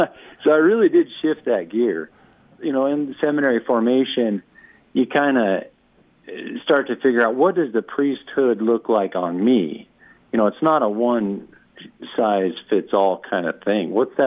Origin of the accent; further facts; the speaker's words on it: Worland, Wyoming, United States; I grew up in Worland, Wyoming, just a little farming town, north-central part of the state of Wyoming. And yes, we grew up Catholic.